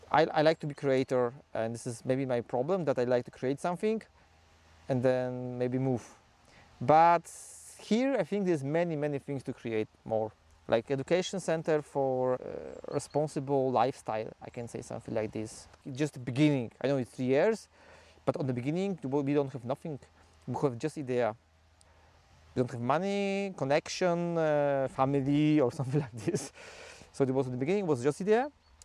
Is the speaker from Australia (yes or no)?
no; Poland; English is a second language; I'm from Poland.